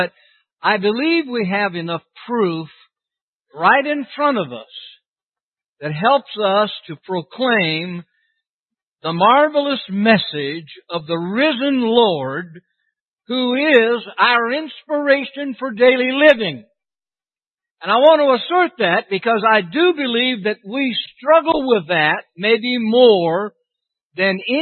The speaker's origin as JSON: {"language": "English", "town": "Whittier", "region": "California", "country": "United States", "tie": "born or raised there", "said": "And where I grew up in Whittier, California, at the Painter Avenue Church of Christ."}